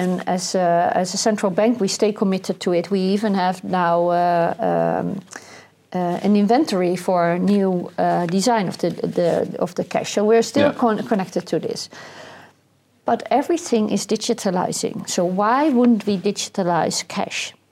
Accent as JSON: {"language": "English", "country": "Netherlands", "second_language": "English", "said": "So from the Netherlands, I'm from the Netherlands originally."}